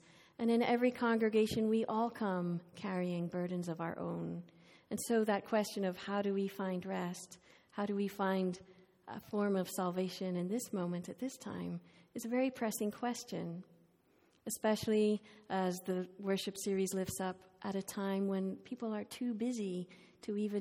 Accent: Ireland; I grew up in Ireland, and most of you know also that my dad was a former priest and my mom was a former Catholic nun. So I was obviously very rooted in the Catholic tradition of Christianity.

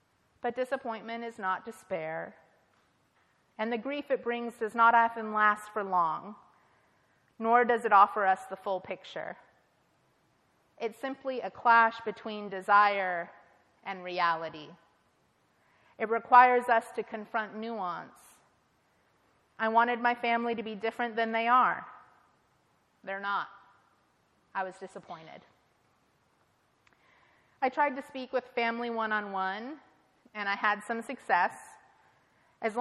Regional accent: Ohio, United States; moved away; also born or lived in Oakland / San Francisco; I'm from Ohio, and I love it there. I love the logistical ease of a small town. And after living in Oakland and San Francisco for about 11 years now, a near-empty parking lot is like a thing of magic to me.

